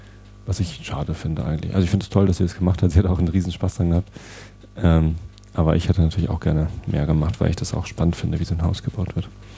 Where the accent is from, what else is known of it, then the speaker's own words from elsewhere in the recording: Wistedt, Lower Saxony, Germany; also born or lived in Hamburg; Ich bin ja Niedersachse, beziehungsweise ich bin in Hamburg geboren, habe da die ersten 19 Jahre meines Lebens in Wistedt verbracht, als ich da 19 war. Wistedt ist ein kleines Dorf hier in der Nähe, Samtgemeinde Tostedt. Und mit 19 bin ich dann nach Hamburg gezogen, um da zu studieren.